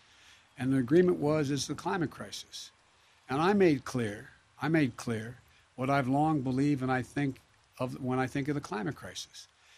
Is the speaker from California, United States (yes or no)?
no; Scranton, Pennsylvania, United States; also born or lived in Claymont, United States; Now I know many of you watching at home are like the folks I grew up in Scranton and Claymont, Delaware.